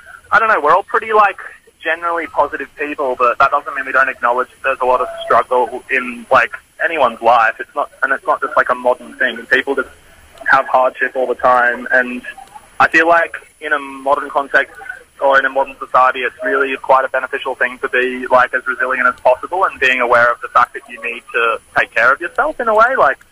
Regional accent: Sunshine Coast, Queensland, Australia; I grew up on the Sunshine Coast

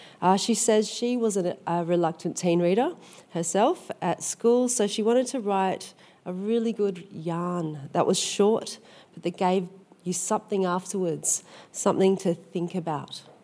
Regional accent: Broome, Western Australia, Australia; I am from Broome.

